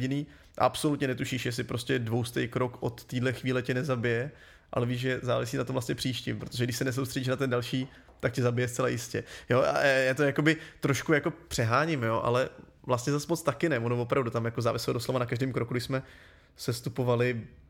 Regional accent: Pardubice, Pardubice Region, Czechia; prostě jsem z Pardubic a tam to je placka na zemi, takže tam jako tě to láká do těch hor úplně přirozeně

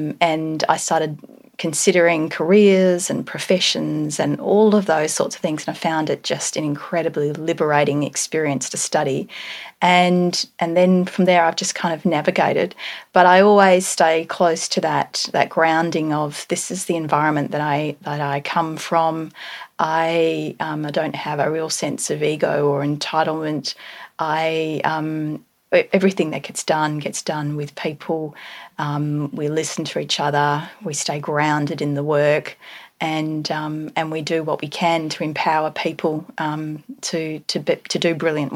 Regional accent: Geraldton, Western Australia, Australia; So I grew up in Geraldton. It's a little tiny town, 400 kilometres north. My family are a farming family, very connected to land.

